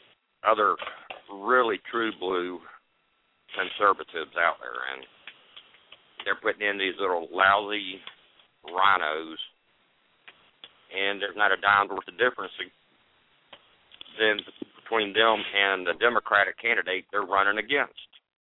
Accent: Georgia, United States; also born or lived in South Carolina; it's not like my home state of Georgia or South Carolina where I've lived at, too.

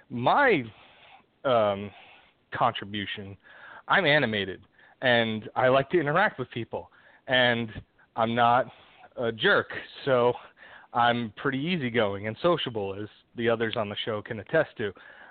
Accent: New Jersey, United States; When I was, let's see, I came down to, 'cause I'm from Jersey, actually. I went down to Atlanta to visit some friends

